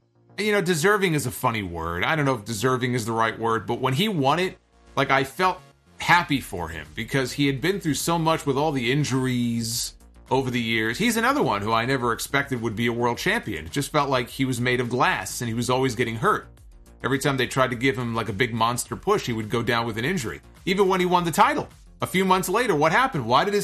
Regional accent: Seattle, Washington, United States; I am from the Seattle area, hoping to attend an AEW show this year.

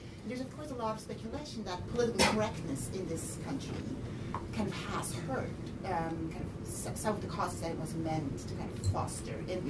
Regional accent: Switzerland; English is a second language; my home country, Switzerland

